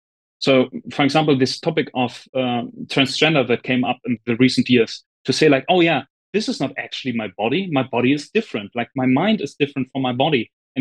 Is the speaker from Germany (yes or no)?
yes; Germany; because I'm from Germany